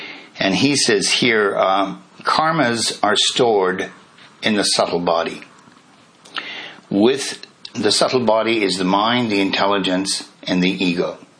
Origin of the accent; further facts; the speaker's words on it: Canada; born there; I'm a man, and I was born in Canada, in my case.